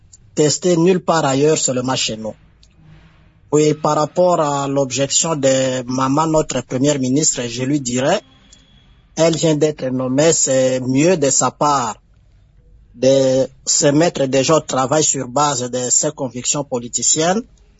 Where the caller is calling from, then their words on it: DR Congo; chez nous, en République démocratique du Congo